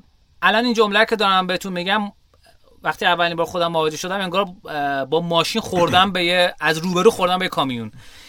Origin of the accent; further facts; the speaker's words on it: Iran; born there; اسفباره که ما تو ایران به دنیا اومدیم.